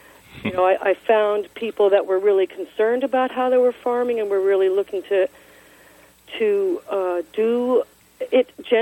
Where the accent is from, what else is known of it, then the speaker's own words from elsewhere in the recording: East Coast, United States; And I grew up on the East Coast.